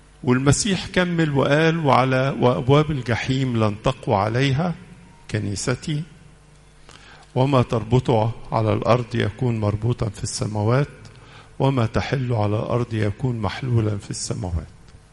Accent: Egypt; ومن الأسئلة المعتادة لنا كمصريين لما قابلك وأعرف أنك مسيحي أسألك بتروح كنيسة إيه؟

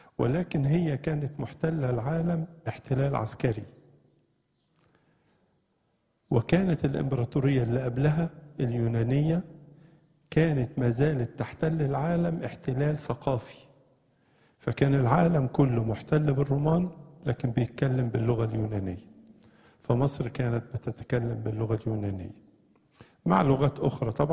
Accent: Egypt; وزي ما احنا عارفين ان هذا القديس له معزة خاصة في بلادنا مصر

